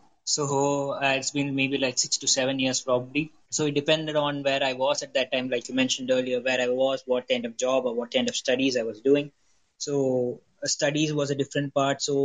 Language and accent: English; India; actually. I'm from India. I'm based out of India.